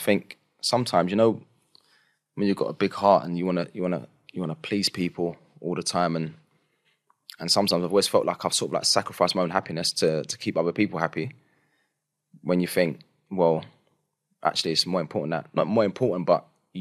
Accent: London, United Kingdom; growing up in the East End and like I said, you know, playing football on the streets with my mates

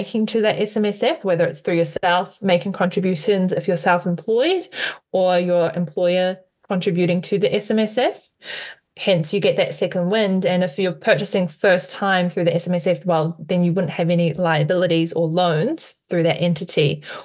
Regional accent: New Zealand; we're both Kiwis, right? So we come from New Zealand.

